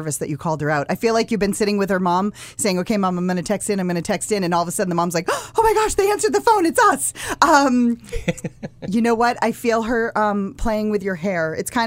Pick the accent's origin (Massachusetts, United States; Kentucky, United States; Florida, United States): Massachusetts, United States; And I grew up in Massachusetts